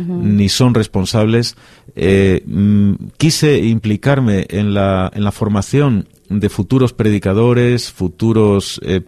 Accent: Madrid, Community of Madrid, Spain; born there; yo nací nací en Madrid un 8 de abril de hace demasiados años.

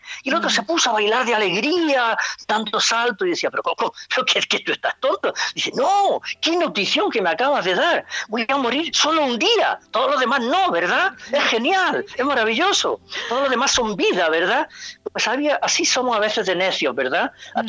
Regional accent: Almería, Andalusia, Spain; enamorado de la antropología social y de mi ciudad natal, Almería

